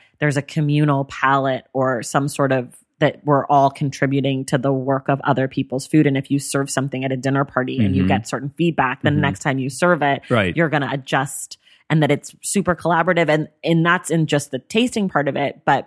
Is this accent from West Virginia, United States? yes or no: no; California, United States; And we're from the Bay Area, so that restaurant has always like kind of loomed over, you know, our heads.